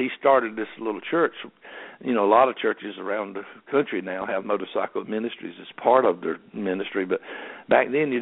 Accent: Goldsboro, North Carolina, United States; now in Sanford, United States; we're from Goldsboro, which is down east in North Carolina, about close to 90 miles, 85, 90 miles from Sanford and Lee County, where we live.

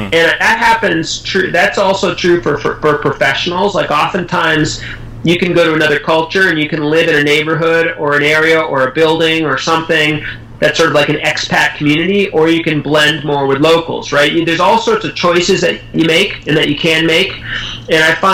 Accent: United States; I grew up in the United States. I did not have a multicultural background at all.

